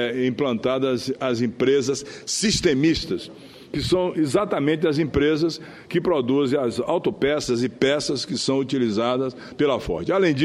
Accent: Rui Barbosa, Bahia, Brazil; Na cidade onde eu nasci, lá no sertão da Bahia, na Chapada Diamantina, município de Rui Barbosa, que leva o nome do grande jurista Rui Barbosa

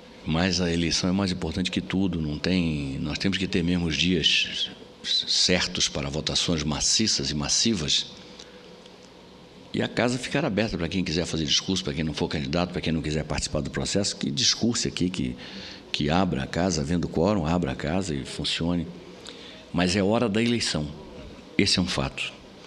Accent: Amazonas, Brazil; abordar alguns temas que são da minha terra

